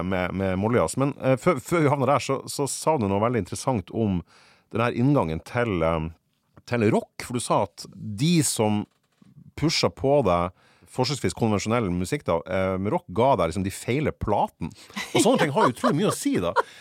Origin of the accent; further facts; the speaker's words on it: Fauske, Nordland, Norway; For jeg vokste opp på Fauske i Nordland. Det er sånn tett sted på 6000-10000 kommuner.